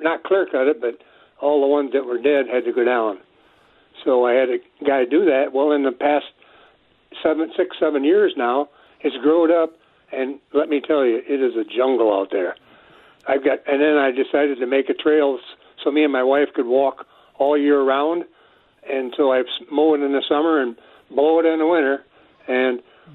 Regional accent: Wisconsin, United States; me being born and raised in Wisconsin.

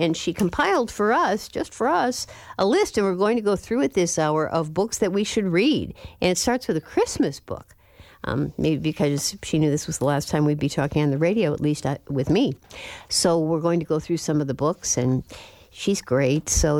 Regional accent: Ireland; I'm not Portuguese. I'm Irish, and my husband is half Irish and half Jewish

